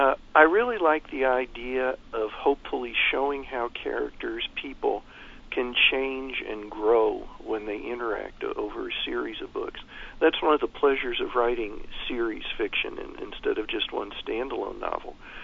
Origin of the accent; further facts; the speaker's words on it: United States; I grew up in America in the 1950s and 60s, and the ubiquitous cowboy shows on TV.